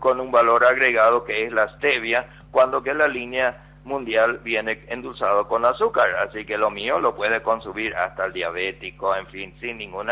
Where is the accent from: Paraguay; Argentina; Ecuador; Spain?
Paraguay; de hecho está el desafío que como paraguayos tenemos que consumir más lácteos porque estamos muy bajos